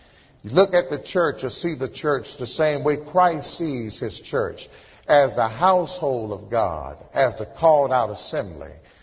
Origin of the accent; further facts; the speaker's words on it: Houston, Texas, United States; When I was growing up in Houston, we had a little service in church called BTU, Baptist Training Union.